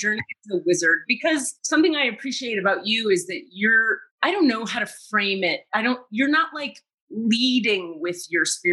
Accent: Miami, Florida, United States; I'm from Miami, so I have like a connection to the Cuban culture.

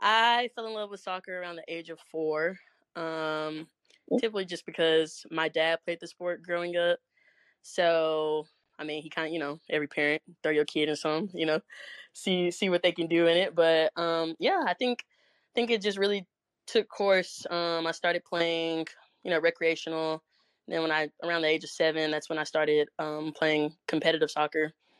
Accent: Dallas, Texas, United States; from Dallas, Texas.

